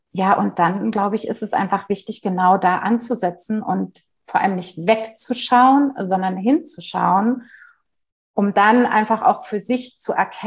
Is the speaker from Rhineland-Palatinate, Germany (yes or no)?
no; Berlin, Germany; ich komme aus Berlin